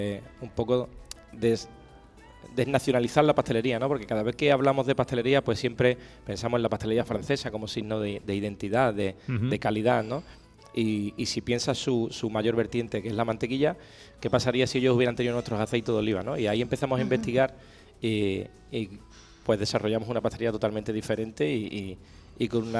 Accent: Huelva, Andalusia, Spain; born there; Nosotros nacimos en Huelva, pero nuestra familia es del EPE. Mi padre es del EPE, mis abuelos son del EPE.

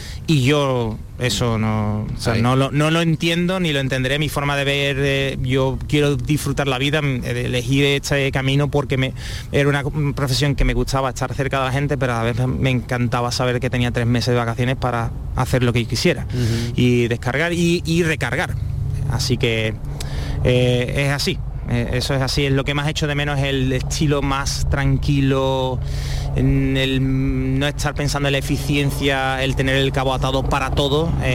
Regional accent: Conil, Andalusia, Spain; also born or lived in Seville; Yo pasé por esas también desde muy pequeño en Conil, casi nací en Conil, si no fuera porque mi madre decidió de volverse a Sevilla

